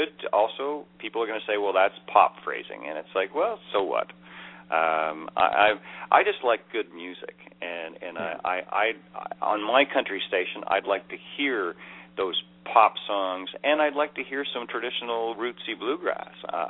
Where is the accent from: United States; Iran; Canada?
Canada; small town. I can ride a horse, believe it or not. I wanted to be an NHL hockey player. I'm about as Canadian as they come